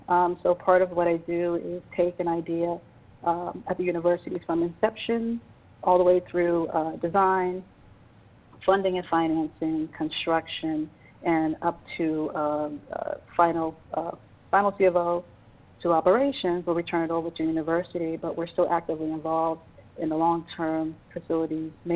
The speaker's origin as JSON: {"language": "English", "town": "Boston", "region": "Massachusetts", "country": "United States", "tie": "born or raised there", "said": "I grew up in Boston, from Dorchester, and I went to Wentworth. I graduated from Boston Latin Academy and enrolled at Wentworth."}